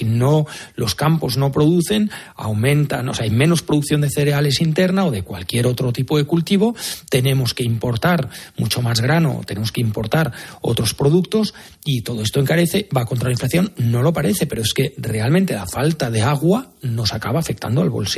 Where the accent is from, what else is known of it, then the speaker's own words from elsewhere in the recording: Catalonia, Spain; yo que soy catalán